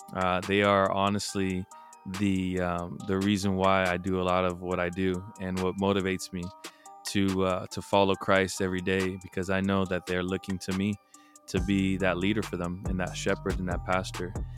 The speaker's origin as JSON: {"language": "English", "town": "Homestead", "region": "Florida", "country": "United States", "tie": "born or raised there", "also_born_or_lived": "Miami", "said": "And so so I'm originally from Miami, Florida. I was born in Miami. I came to essentially, I was raised and went to school and I got married in a small town called Homestead, Florida"}